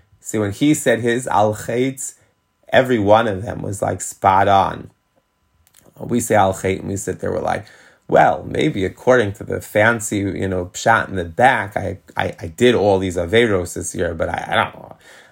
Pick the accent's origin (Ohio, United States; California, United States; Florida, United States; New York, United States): New York, United States; Jamaica Estates; I grew up in Jamaica States.